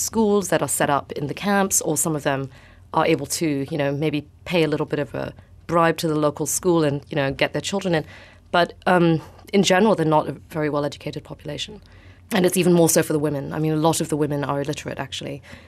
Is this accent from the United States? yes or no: no; Malaysia; I mean, you know, I'm Malaysian and I'm the director, but actually I'm the only Malaysian who's really working so far.